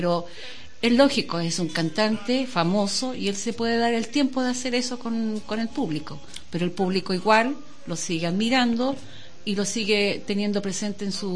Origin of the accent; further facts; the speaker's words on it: Valparaíso, Chile; yo nací en Valparaíso y viví en el Cerro Placeres, después nos fuimos al Cerro Alegre. Yo viví después en Cerro Concepción y después volví acá a Villa Alemana.